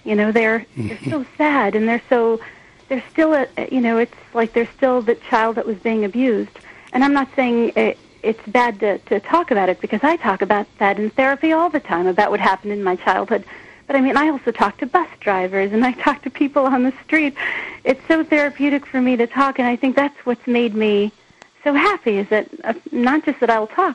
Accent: Chicago, Illinois, United States; Yeah, well, no, I grew up in Chicago, but I come from a very traditional culture where girls get married when they're told to get married

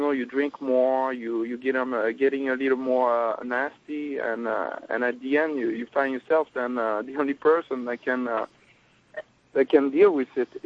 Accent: France; now in New York, United States; I'm French.

